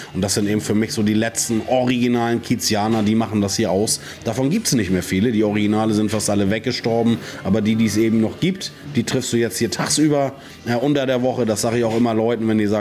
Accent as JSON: {"language": "German", "region": "Hamburg", "country": "Germany", "said": "Der Spruch musste einfach sein als Hamburger."}